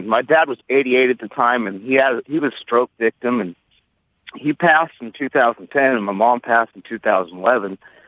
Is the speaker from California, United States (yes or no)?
yes; California, United States; I'm from California, and I was evicted from my apartment with my family and my mom and dad